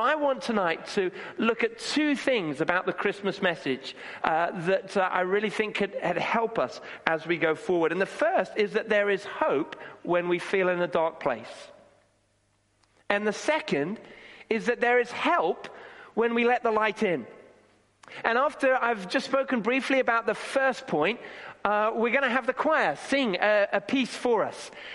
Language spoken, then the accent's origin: English; Kenya; when I was growing up in Kenya, there used to be power cuts.